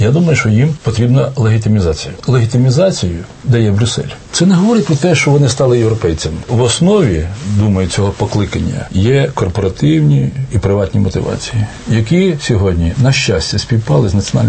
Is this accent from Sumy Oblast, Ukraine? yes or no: yes; Sumy Oblast, Ukraine; можливо, частина моєї рідної Сумщини.